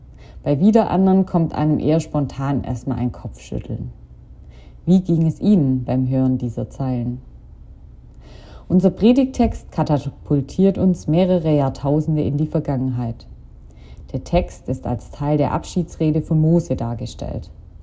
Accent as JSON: {"language": "German", "country": "Germany", "moved": "yes", "lives_now": "Toronto, Canada", "said": "ich komme aus Deutschland und mache aktuell ein Praktikum in der Kirchengemeinde"}